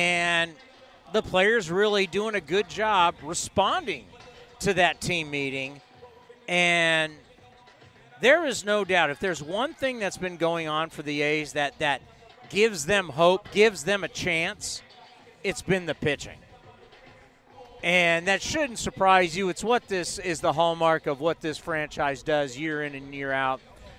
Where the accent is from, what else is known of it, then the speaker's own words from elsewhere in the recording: San Diego, California, United States; and I grew up in San Diego, and I used to drive up to watch you guys play at the Big A.